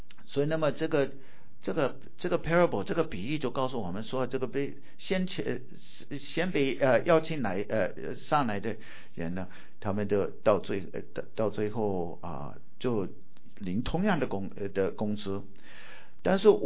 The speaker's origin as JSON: {"language": "Chinese", "country": "United States", "tie": "born or raised there", "second_language": "Chinese", "said": "因为我本来是美国土生土长的"}